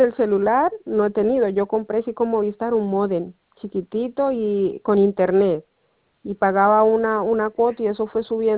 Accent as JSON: {"language": "Spanish", "country": "Colombia", "moved": "yes", "said": "en mi país, en Colombia, tuve un plan móvil hace años de años, pero aquí nunca he"}